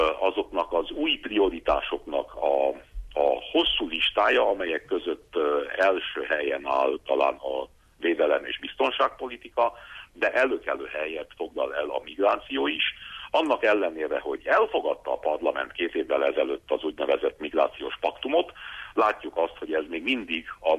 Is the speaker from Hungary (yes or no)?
no; Transylvania, Romania; otthon Erdélyben, az erdélyi közvéleményben